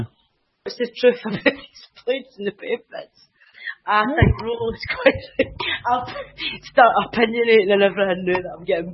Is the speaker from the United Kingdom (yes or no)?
yes; Stirling, Scotland, United Kingdom; I'm from Stirling